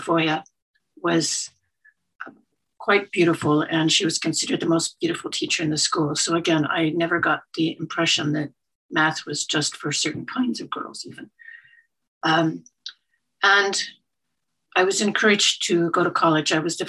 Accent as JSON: {"language": "English", "town": "El Segundo", "region": "California", "country": "United States", "tie": "born or raised there", "said": "So mostly I grew up in El Segundo, a town in Southern California that is now just south of the Los Angeles airport and just north of the refinery now owned by Chevron"}